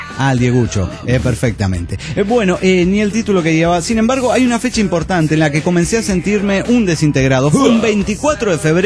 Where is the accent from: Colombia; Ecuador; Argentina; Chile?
Argentina; Recuerden que yo soy de Argentina